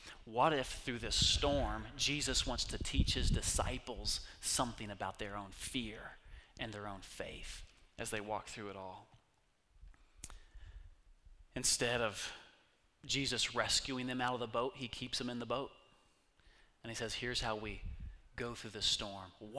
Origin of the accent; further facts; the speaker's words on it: United States; born there; I was born in America. That means you already hit the lottery.